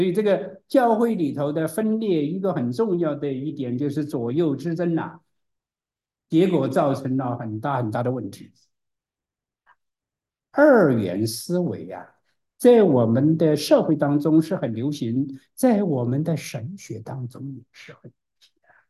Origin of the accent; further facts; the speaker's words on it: China; 我们中国人